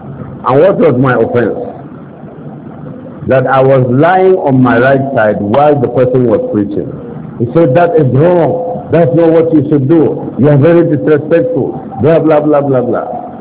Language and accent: English; Nigeria; Because I came all the way from Nigeria, so I know what I came to do.